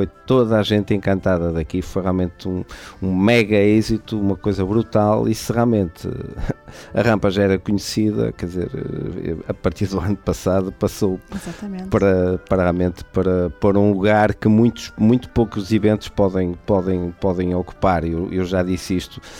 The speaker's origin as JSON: {"language": "Portuguese", "region": "Norte", "country": "Portugal", "said": "e ainda por cima somos nortenhos, somos minhotos."}